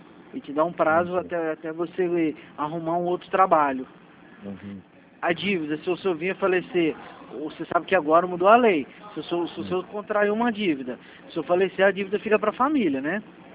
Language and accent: Portuguese; Minas Gerais, Brazil; Eu sou mineiro.